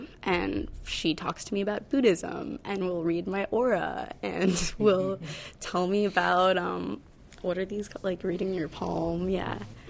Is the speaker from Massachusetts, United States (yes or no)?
yes; Winchester, Massachusetts, United States; I'm from Winchester, Massachusetts, which is like 20 minutes away.